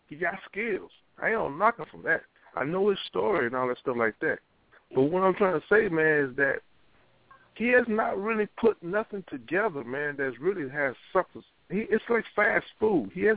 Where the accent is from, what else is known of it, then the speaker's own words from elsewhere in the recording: Louisiana, United States; I'm from Louisiana. You know, I'm raised in Louisiana, went to high school, elementary, all that, college there and shit.